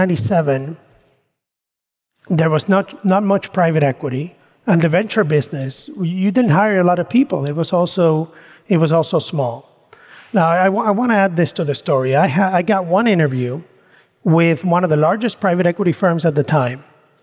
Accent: Mayagüez, Puerto Rico; one that was really close to my hometown of Mayagüez

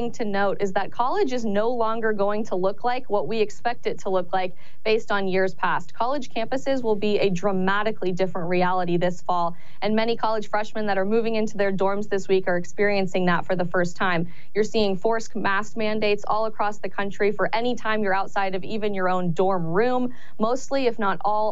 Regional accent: Colorado, United States; I'm actually originally from Colorado as well

